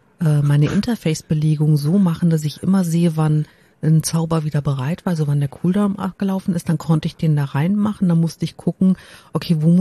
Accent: Germany; also ich meine, wir sind Deutsche, ja, wir spielen Simulationen, in denen wir Arbeit simulieren.

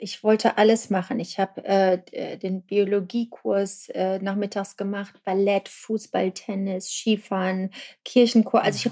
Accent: East Germany, Germany; ich bin in der DDR groß geworden

